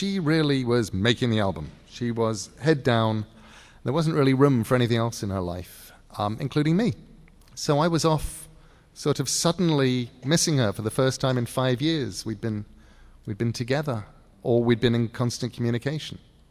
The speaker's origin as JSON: {"language": "English", "region": "England", "country": "United Kingdom", "said": "I don't normally do feelings, because I'm English."}